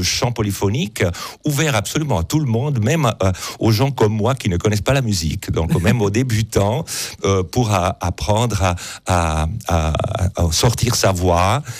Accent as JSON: {"language": "French", "region": "Ticino", "country": "Switzerland", "said": "Pas chez nous au Tessin."}